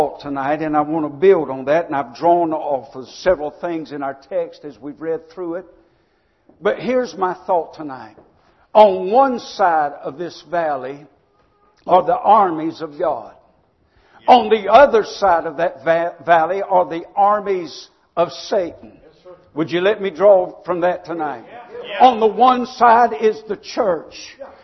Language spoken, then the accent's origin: English; Waycross, Georgia, United States; Started a church in 1988 in my hometown of Waycross, Georgia.